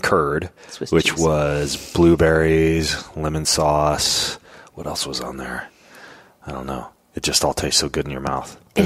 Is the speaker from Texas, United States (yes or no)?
no; Lewiston, Idaho, United States; Almost as good as I grew up in Lewiston, as you know, I hope.